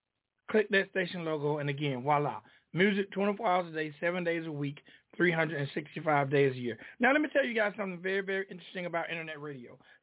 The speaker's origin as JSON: {"language": "English", "town": "Griffin", "region": "Georgia", "country": "United States", "tie": "born or raised there", "said": "I was born and raised in a town called Griffin, Georgia. And for years, Valdosta and all those schools down there used to whoop our ass in high school football."}